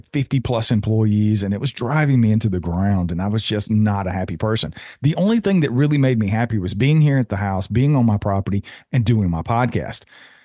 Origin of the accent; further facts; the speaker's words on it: Georgia, United States; now in North Carolina, United States; I was born and raised in Georgia. We now live in North Carolina.